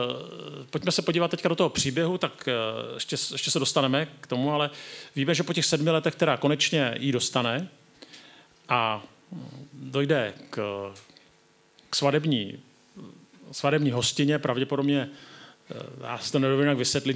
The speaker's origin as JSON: {"language": "Czech", "region": "South Moravian Region", "country": "Czechia", "said": "U nás na Jižní Moravě"}